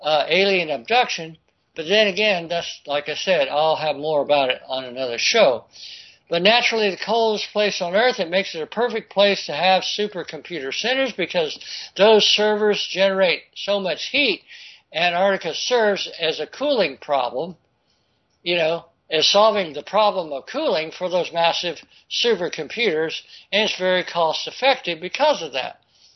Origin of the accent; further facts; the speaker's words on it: Florida, United States; which is right near where I grew up in Florida, in northwest Florida, there in North Florida